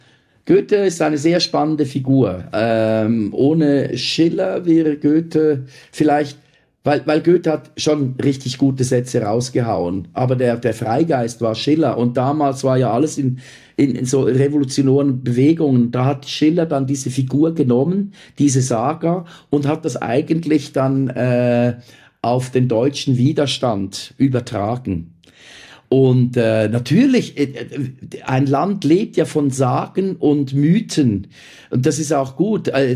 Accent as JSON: {"language": "German", "region": "Zug", "country": "Switzerland", "said": "also ich komme aus dem Kanton Zug."}